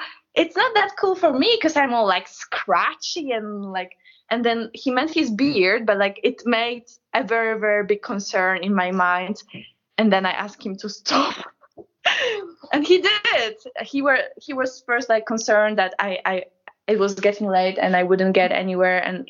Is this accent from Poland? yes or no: yes; Poland; English is a second language; And when I said I was from Poland, he started to laugh.